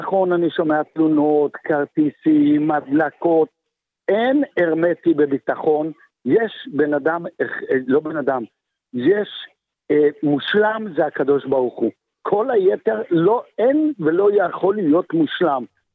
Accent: Jerusalem, Jerusalem District, Israel; אני ירושלמי, דור שביעי

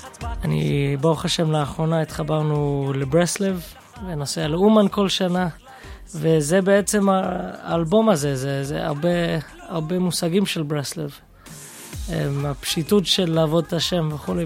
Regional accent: London, United Kingdom; אני גדלתי בלונדון, שאין סרט ויז'ניץ שמה. לתקופה התפללנו בסדיגורה, אבל אני, ברוך השם, נשארתי ברסלב.

